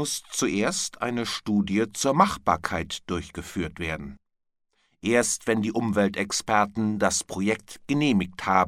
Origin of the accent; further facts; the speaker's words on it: Northern Germany, Germany; now in Stuttgart, Germany; Ich komme aus Norddeutschland, wohne aber seit fast 20 Jahren in Stuttgart.